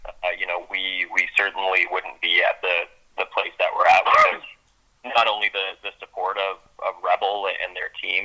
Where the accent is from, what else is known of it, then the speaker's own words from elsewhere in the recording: Ottawa, Ontario, Canada; You know, I'm from Ottawa, you know, born and raised here, so it's really nice to kind of see that resurgence.